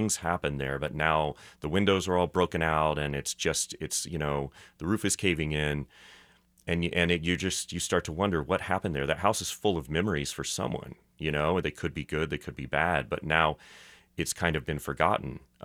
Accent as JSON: {"language": "English", "town": "Coffeyville", "region": "Kansas", "country": "United States", "tie": "born or raised there", "moved": "as an adult", "lives_now": "Los Angeles, United States", "said": "But I grew up in Coffeyville, which is a small town in southeast Kansas. Went to KU. And then once I graduated from KU, I moved to L.A."}